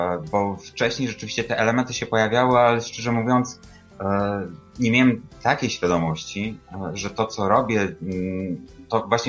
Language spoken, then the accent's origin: Polish; Bielsko-Biała, Silesian Voivodeship, Poland; now in Kraków, Poland; łączę się z Krakowa i tutaj w Krakowie już mieszkam od 11 lat z hakiem. Pochodzę z Bielska Białej